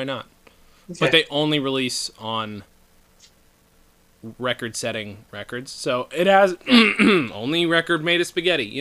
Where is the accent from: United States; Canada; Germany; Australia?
Germany; They're definitely good to me because I grew up with them in Germany.